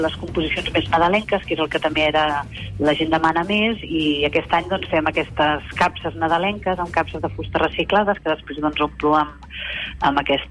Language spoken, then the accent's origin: Catalan; Barcelona, Catalonia, Spain; a Barcelona i també tinc arrels al Vallès.